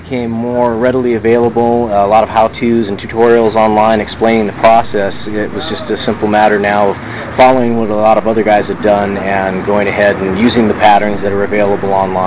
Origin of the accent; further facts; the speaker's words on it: California, United States; Originally, I was from Northern California.